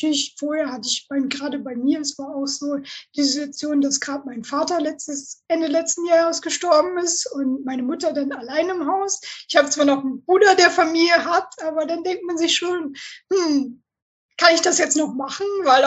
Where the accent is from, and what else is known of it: Northern Germany, Germany